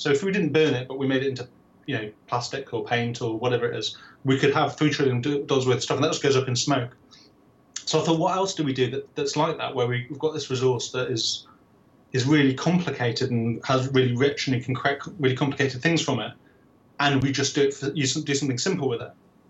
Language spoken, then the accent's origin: English; Telford, West Midlands, United Kingdom; also born or lived in Birmingham; Well, I was born in Birmingham, but I spent most of my formative years in Telford and going to school in Newport. And my folks live up in the Midlands